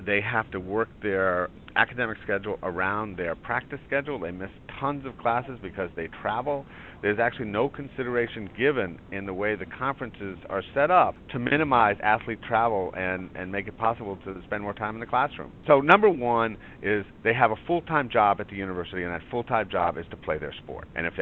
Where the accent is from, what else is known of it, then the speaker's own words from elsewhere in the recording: Providence, Rhode Island, United States; I grew up in Providence, so I rooted for the PC Friars and also most of the Boston professional teams.